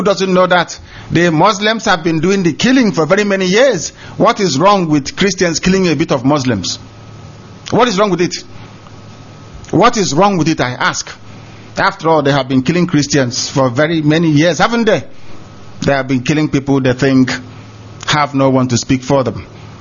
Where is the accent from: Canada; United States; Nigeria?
Nigeria; South East; How many people have they killed from where we come from Biafra land?